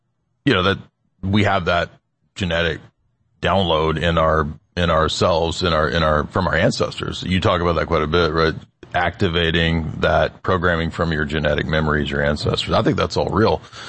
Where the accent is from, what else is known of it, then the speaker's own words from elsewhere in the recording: Scotland, United Kingdom; They talk about Scottish people, myself, I'm Scottish, who have this sort of crazy self-will.